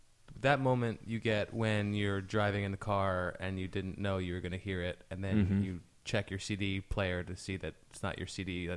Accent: New Jersey, United States; moved away as an adult; I'm from New Jersey. I moved here about 6-7 years ago

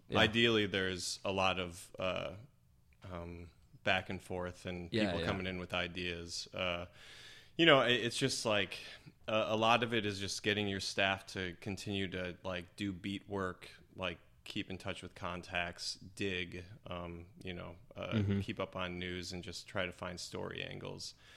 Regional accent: Wisconsin, United States; I was in security at this little airport in La Crosse, Wisconsin, which is near my hometown where I grew mm-hmm. up.

